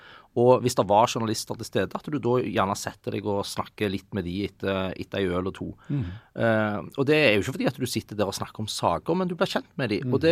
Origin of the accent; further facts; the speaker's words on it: Kvitsøy, Rogaland, Norway; Jeg kom fra Kvitsøy og tenkte liksom, dette her var jo, hva er dette for noen folk?